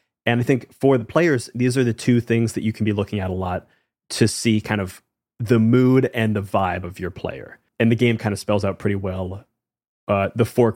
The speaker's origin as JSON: {"language": "English", "region": "New York", "country": "United States", "said": "I will say, you know, as a New Yorker and as a lover of all things New York, both … Dylan all living in New York"}